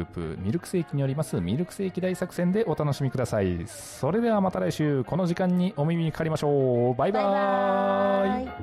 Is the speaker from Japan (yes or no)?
yes; Tokyo, Japan; born there; 実は私東京都出身なんですよ。出身というか生まれたのが東京都なんで、はい、なので、おじいちゃんおばあちゃんのお家が東京にあったんで、なのでものすごく親しみがあるんですね。